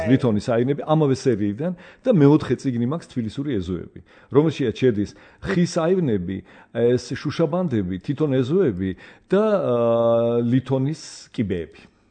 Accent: Tbilisi, Georgia; მე სოლოლაკში დავიბადე, გავიზარდე და ძალიან ბევრი იყო ეს სოლოლაკში ეზოში ეს პატარა აუზები.

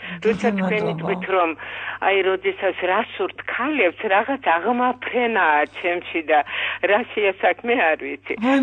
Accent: Sukhumi, Abkhazia, Georgia; იცით მე სოხუმელი გახლავართ, პედაგოგი ვარ

